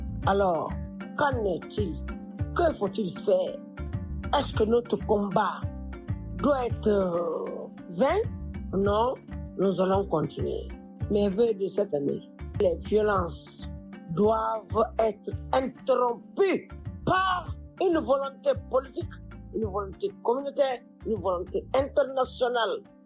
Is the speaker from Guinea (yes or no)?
yes; Guinea; Je m'adresserai en tant que Guinéenne au gouvernement guinéen